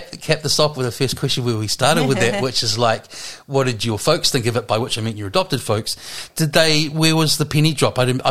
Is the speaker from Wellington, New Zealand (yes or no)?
yes; Wellington, New Zealand; I was from Wellington and I bought a record or two when